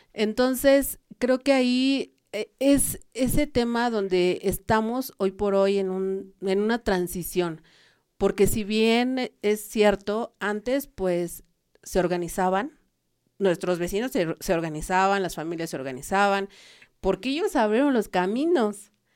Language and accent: Spanish; San Francisco Texcoxpa, Mexico City, Mexico; Yo soy de San Francisco Texcoxpa